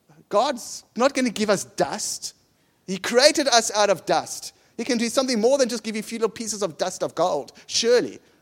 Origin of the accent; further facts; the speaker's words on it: South Africa; accent: South African; As posh as a South African accent will ever get, so you better love me for it.